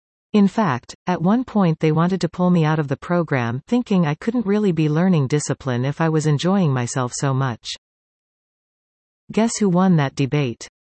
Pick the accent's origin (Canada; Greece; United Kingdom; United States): Canada; As a kid growing up in Canada, I was well aware of Remembrance Day thanks to school events, but actually attending a ceremony was not a tradition for my family